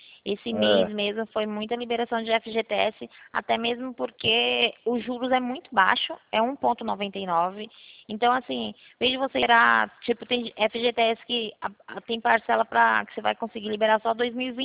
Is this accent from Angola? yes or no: no; Rio Claro, São Paulo, Brazil; eu sou aqui do Rio Claro mesmo.